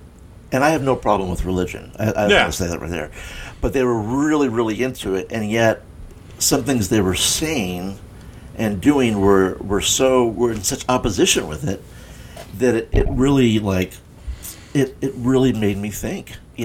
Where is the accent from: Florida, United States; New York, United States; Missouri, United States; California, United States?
Missouri, United States; St. Louis; it was growing up in St. Louis, loving my city, seeing the faults.